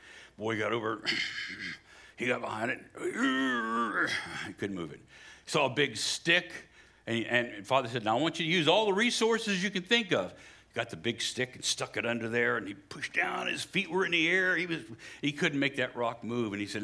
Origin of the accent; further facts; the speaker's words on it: United States; I'm an American. And I respect and appreciate the Constitution.